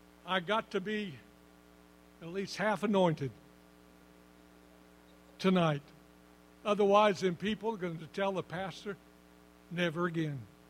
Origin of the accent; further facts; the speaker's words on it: Chautauqua, United States; our song leader in the church I grew up in Chautauqua, he prayed, and he was an old man